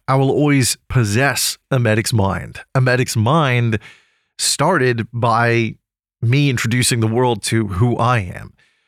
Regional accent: United Kingdom; I mean, I am British after all, and therefore it's colloquial to me. I grew up around that language.

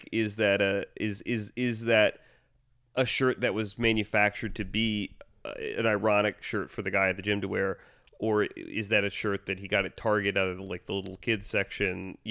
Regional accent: the South, United States; I grew up in the South in like the evangelical church.

